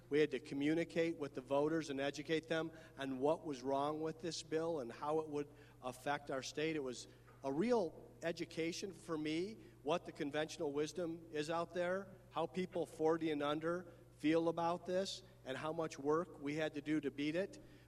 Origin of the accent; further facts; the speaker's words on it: Toledo, Ohio, United States; I grew up in Toledo. We didn't get out of Toledo very often.